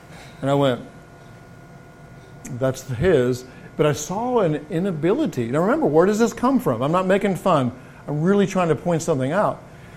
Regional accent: England, United Kingdom; I grew up in England. It just comes with the English culture.

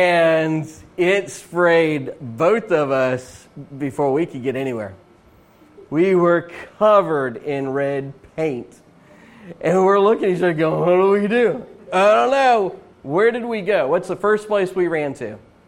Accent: Pompano Beach, Florida, United States; When I grew up in Pompano Beach, and when I say Pompano Beach, we didn't live on the beach, okay?

